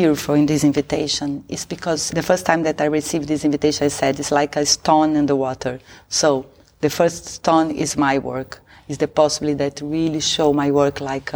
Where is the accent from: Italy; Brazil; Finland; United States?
Brazil; English is a second language; I'm from Brazil. I'm a theater director and also cinema director.